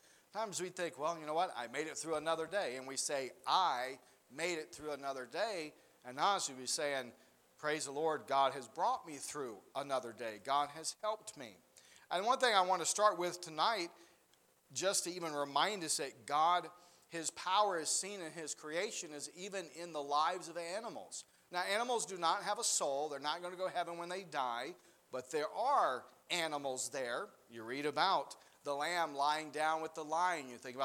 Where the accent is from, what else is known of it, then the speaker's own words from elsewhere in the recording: the South, United States; Just growing up in the South, I don't know, I like frog legs.